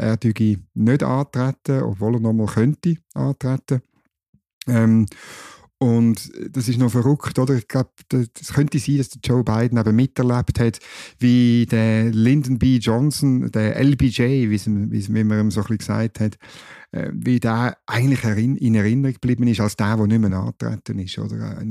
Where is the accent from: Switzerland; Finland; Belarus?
Switzerland; Bern; ich als Berner, ich sage Ihnen einfach, senken Sie die Steuern.